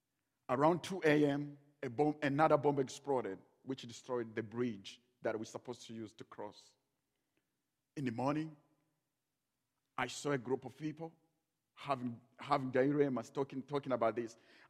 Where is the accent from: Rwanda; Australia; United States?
Rwanda; I was not born yet, and I was born in Rwanda. We grew up over there.